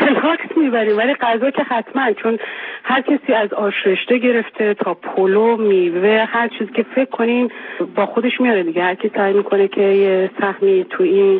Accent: Iran; moved away; من خودم فکر میکنم به عنوان یه ایرانی که توی غربت زندگی میکنیم

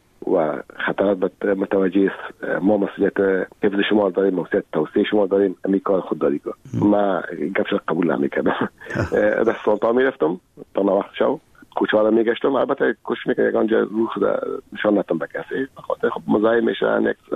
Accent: Kabul, Afghanistan; خودم کابلی هستم.

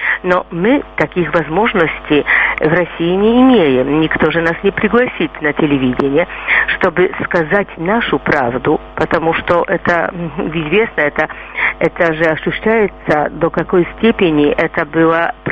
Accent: Kraków, Lesser Poland, Poland; Russian is a second language; убрали памятник Коневу из моего родного города Краков.

